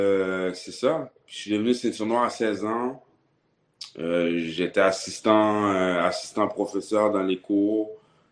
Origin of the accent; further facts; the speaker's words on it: Quebec, Canada; born there; moi, je suis né au Québec.